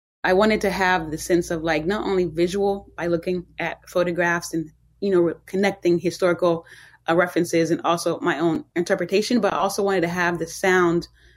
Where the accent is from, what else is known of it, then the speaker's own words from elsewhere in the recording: the South, United States; For me, just growing up in the South and not having access to like stories that were about my own culture